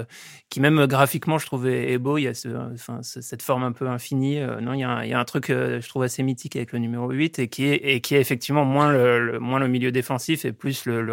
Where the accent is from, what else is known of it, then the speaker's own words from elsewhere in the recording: Lyon, Auvergne-Rhône-Alpes, France; Évidemment, en tant que Lyonnais